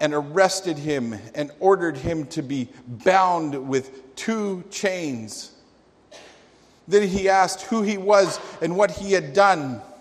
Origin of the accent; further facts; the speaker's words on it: Calgary, Alberta, Canada; I grew up in Calgary.